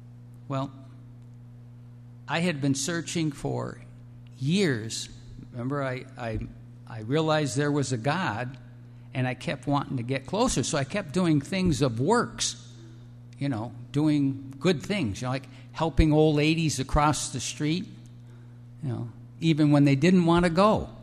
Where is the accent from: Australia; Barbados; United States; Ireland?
Ireland; I'm Irish